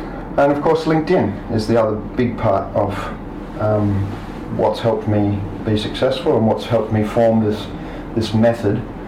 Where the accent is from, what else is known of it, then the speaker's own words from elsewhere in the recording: Australia; moved away as an adult; now in Japan; I am Australian, as you said, and I came here Golden Week 2003.